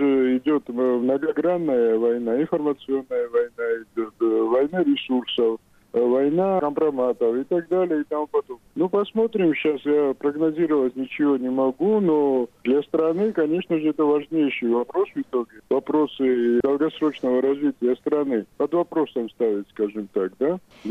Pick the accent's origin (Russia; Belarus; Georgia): Georgia; из-за того, что я грузин, буду обучать грузинскому языку